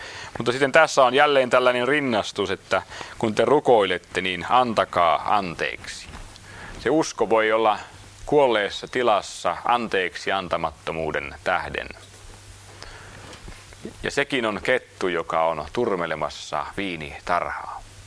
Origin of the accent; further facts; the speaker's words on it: Tavastia, Finland; kun olen hämäläinen